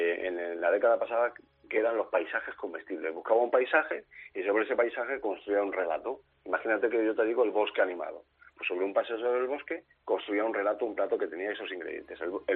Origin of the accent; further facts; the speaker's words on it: Alicante, Valencian Community, Spain; Yo soy de aquí de Alicante, el turrón es muy típico